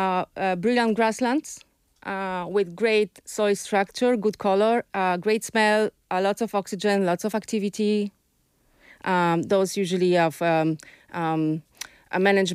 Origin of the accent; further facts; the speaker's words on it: Poland; English is a second language; now in Ireland; living here, even though I'm not Irish, I'm from Poland.